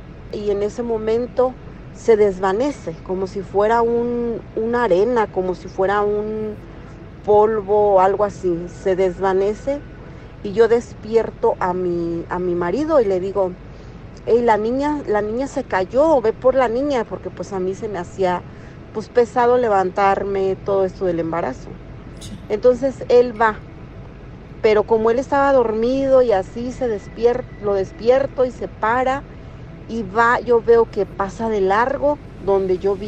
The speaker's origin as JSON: {"language": "Spanish", "region": "Guanajuato", "country": "Mexico", "moved": "yes", "lives_now": "Georgia, United States", "said": "me comunico desde acá de Georgia, Estados Unidos, acá radico. Yo soy de Guanajuato, ya tengo muchos años acá."}